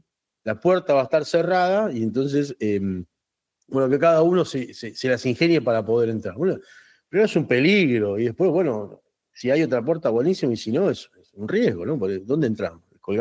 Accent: Argentina; Transitar como argentinos la grieta, ¿no?

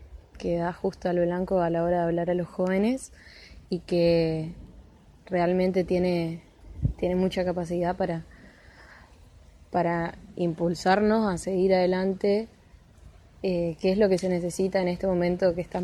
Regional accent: Corrientes, Argentina; tengo 20 años, soy de Corrientes

